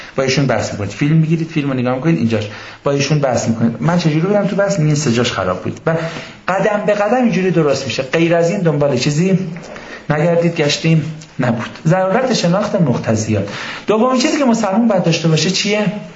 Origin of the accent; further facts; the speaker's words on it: Mashhad, Razavi Khorasan, Iran; من اهل مشهدم